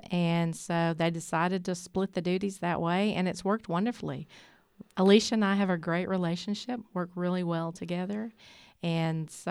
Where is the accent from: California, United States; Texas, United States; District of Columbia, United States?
Texas, United States; China Spring; also born or lived in Waco; It was a very small rural community, and now it's really grown a lot. So I grew up in China Spring, and I've lived in Waco all my life.